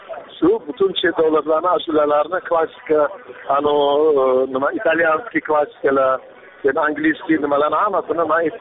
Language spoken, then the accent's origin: Uzbek; Tashkent, Uzbekistan; born there; Aslida men o'zi Toshkentda tug'ilganman, ota-onam Samarqand.